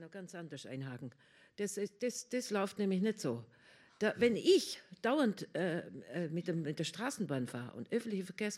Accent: Bavaria, Germany; als Bayerin weiß ich.

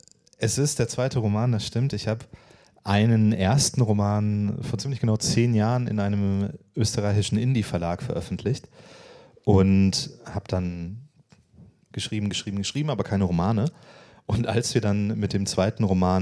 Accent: Frankfurt, Hesse, Germany; born there; German is a second language; Und gerade Deutsch ist für mich als jemand, der Deutsch vergleichsweise spät gelernt hat. Also ich bin in Frankfurt geboren, das stimmt, aber ich lebe erst seit ich 5 bin fest in Deutschland. Und ich habe, also Deutsch ist technisch gesehen so die 3. Sprache, die ich gelernt habe, 4. eigentlich

